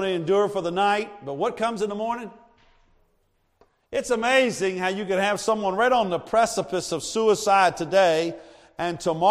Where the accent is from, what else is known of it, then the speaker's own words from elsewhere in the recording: Virginia, United States; moved away as an adult; I came from Virginia. I was making $30,000, $40,000 when I left Virginia. I came here and I was making $12,000. Kansas economy.